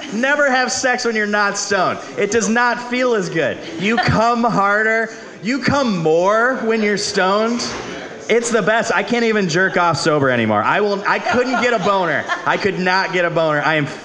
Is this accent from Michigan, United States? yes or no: yes; Detroit, Michigan, United States; I'm originally from Detroit.